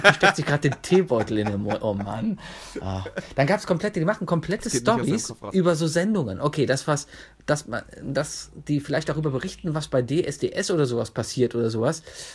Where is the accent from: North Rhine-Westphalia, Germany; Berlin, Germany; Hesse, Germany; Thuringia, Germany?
North Rhine-Westphalia, Germany; Cologne; Ich bin Kölner. Ich bin Kölner